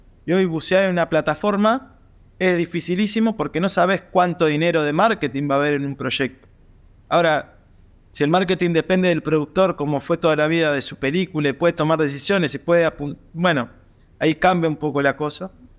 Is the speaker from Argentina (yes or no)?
no; Uruguay; hola, soy uruguayo.